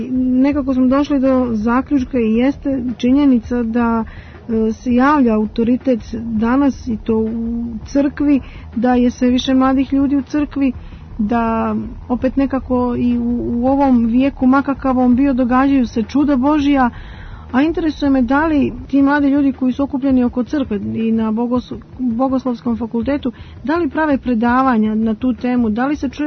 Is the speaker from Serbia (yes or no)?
no; Montenegro; kod nas u Crnoj Gori